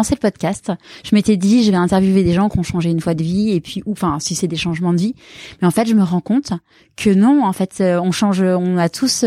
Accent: France; Et puis en fait, on pense comme on est français, quoi.

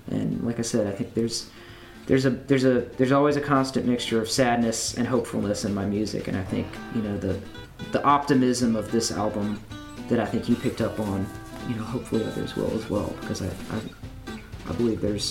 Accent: Nashville, Tennessee, United States; and also growing up in Nashville, it's a pretty peculiar thing

